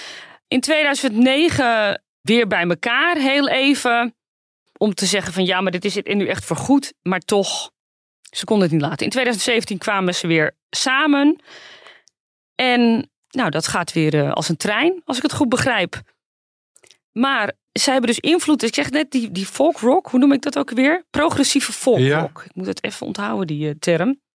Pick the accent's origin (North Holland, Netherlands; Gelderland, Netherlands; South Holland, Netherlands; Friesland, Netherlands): North Holland, Netherlands; Zaanstad; accent: Zaans; ik ben gewoon hier geboren en getogen, en je hoort mijn Zaanse tongval